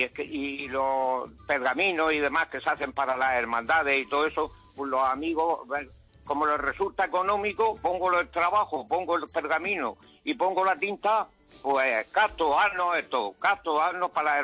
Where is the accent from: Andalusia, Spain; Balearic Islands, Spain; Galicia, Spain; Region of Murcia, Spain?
Region of Murcia, Spain; Alcantarilla; Aquí en Alcantarilla, yo soy de Alcantarilla, Murcia.